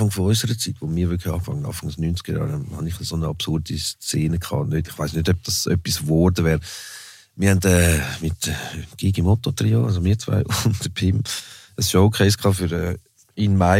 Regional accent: Switzerland; fährst du irgendwie als Schweizer Nobody irgendetwas auf zu erzählen

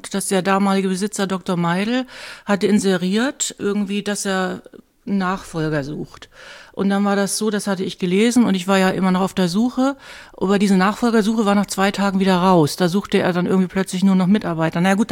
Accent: Kasshagen, Schleswig-Holstein, Germany; Also ich bin so ein typisches Dorfkind aus Ostholstein, also Kasshagen heißt das, Nähe Arnsburg-Eutin. Einwohnerzahl war 200, also 200 Einwohner, 20.000 Schweine. Das war also sehr, sehr, sehr dörflich. Da bin ich dann zur Schule gegangen, dann nach Lübeck zur Schule

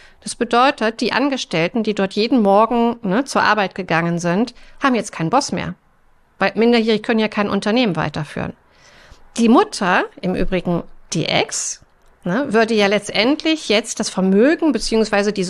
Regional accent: Berlin, Germany; Ich komme aus Berlin

